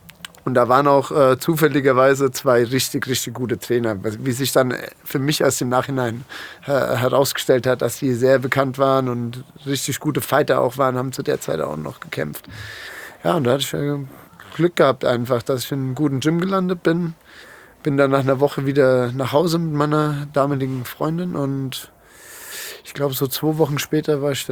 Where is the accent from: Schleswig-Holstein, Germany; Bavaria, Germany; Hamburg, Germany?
Bavaria, Germany; Nuremberg; Ich komme ja ursprünglich aus Nürnberg und habe mich dann schon so mit 15, 16 eigentlich so ein bisschen von da verabschiedet, sag ich mal.